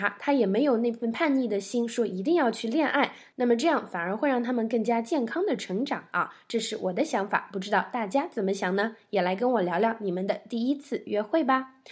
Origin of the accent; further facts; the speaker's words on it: China; 我们中国的 date 和西方的 date 还是有点不一样的。对于我们中国人来说呢，大部分人比较传统一点啊